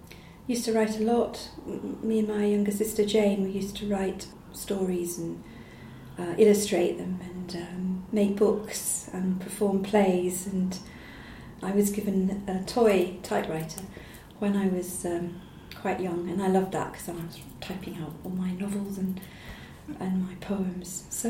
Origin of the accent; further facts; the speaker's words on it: Scotland, United Kingdom; also born or lived in Tanzania; But yes, I'm proud to be Scottish, and I feel I am Scottish.